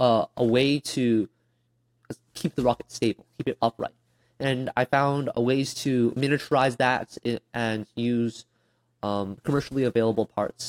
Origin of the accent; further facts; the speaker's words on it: Surrey, British Columbia, Canada; I'm from Surrey, BC, and I like rockets.